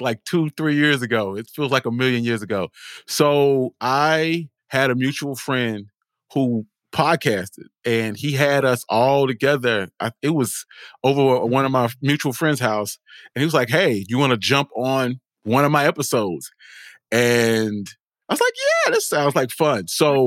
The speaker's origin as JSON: {"language": "English", "town": "Charlotte", "region": "North Carolina", "country": "United States", "tie": "born or raised there", "said": "I'm from the South, so … because I like to think of myself as a country boy, even though I'm not all that country because I grew up in Charlotte, which is, you know, a major city."}